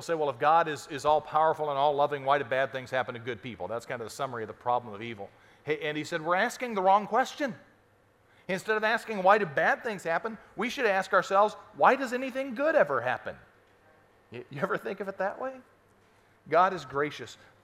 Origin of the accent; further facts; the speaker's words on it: Arizona, United States; Again, I'm from Arizona, so I'm kind of proud of this.